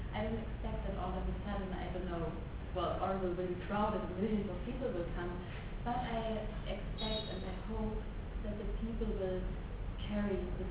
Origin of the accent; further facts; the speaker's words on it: Germany; I'm from Germany.